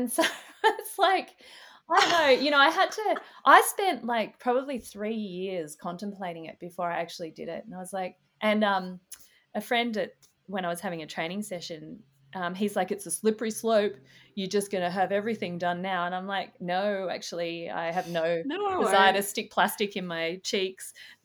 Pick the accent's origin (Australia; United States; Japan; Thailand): Australia; Perth, Western Australia; I'm a Perth girl, I was born in Western Australia. I was born in 1977